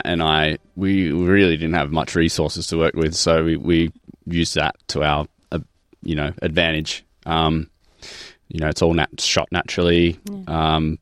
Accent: Australia; I grew up in Australia

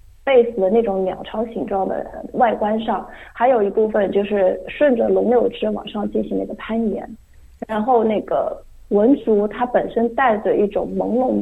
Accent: Nanjing, Jiangsu, China; 我的启蒙老师还是在国内，因为我是南京的，然后当时我是在南京找到了一位教韩式花艺的老师

